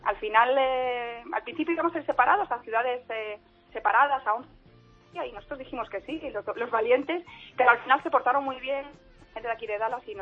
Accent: Ponferrada, Castile and León, Spain; now in United States; Pues mira, somos de Ponferrada, en León.

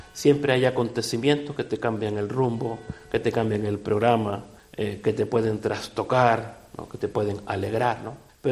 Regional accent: Valsequillo, Canary Islands, Spain; Yo con irme a Valsequillo, gasto además muy poco, pues estoy ya desconecto de la diócesis. Pasar por mi pueblo, estar con la familia, estar con las amistades, pues es muy maravilloso, ¿no?

